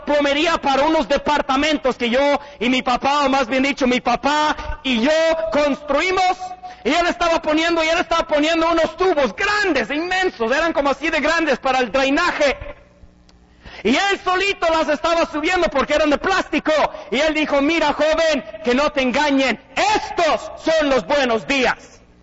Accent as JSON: {"language": "Spanish", "country": "Mexico", "said": "Por muchos años y hasta ahorita quizá todavía me considero y me consideraba más mexicano que americano. Yo sé que no hablo así, yo sé que tengo un acento muy mal."}